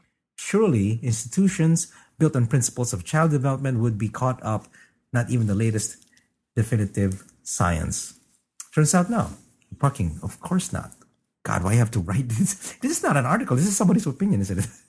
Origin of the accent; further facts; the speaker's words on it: Deep South, United States; So, growing up in the Deep South, corporal punishment was expected at home and at school.